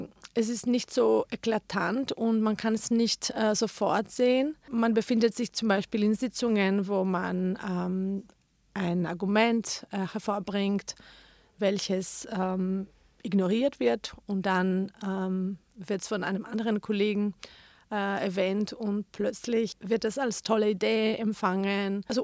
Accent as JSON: {"language": "German", "town": "Athens", "region": "Attica", "country": "Greece", "tie": "born or raised there", "second_language": "German", "moved": "as an adult", "lives_now": "Germany", "said": "Ich komme aus Athen, Griechenland. Ich bin dort aufgewachsen und bin dann mit 25 Jahren ins Ausland gegangen, um mein Masterstudium zu machen."}